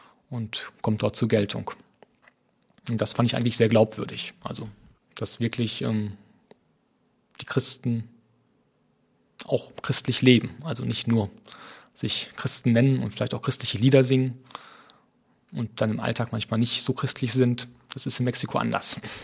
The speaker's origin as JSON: {"language": "German", "region": "North Rhine-Westphalia", "country": "Germany", "tie": "born or raised there", "said": "Ich bin 29 Jahre alt jetzt, komme aus einem kleinen Ort im Münsterland, wo ich groß geworden bin."}